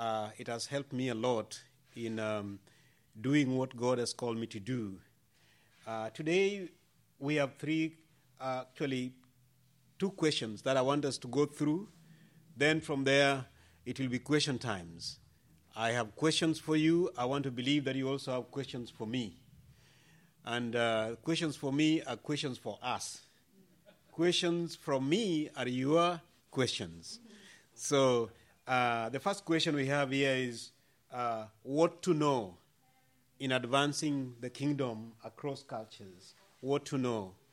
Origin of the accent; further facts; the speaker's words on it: Western, Kenya; I was born and brought up in Western Kenya in a tribe called Luo tribe.